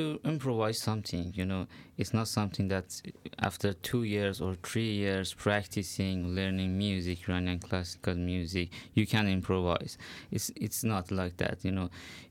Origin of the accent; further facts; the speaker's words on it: Kermanshah, Kermanshah Province, Iran; Actually, not all of them, but we are from the Kurdish part of Iran, Kermanshah.